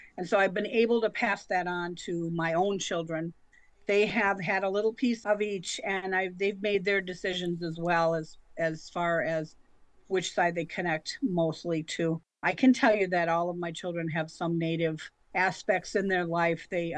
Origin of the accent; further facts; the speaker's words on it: Minnesota, United States; I grew up in Minnesota. I'm a Minnesota girl. I currently live in Illinois, so I'm a transplant over here. I grew up in Minnesota.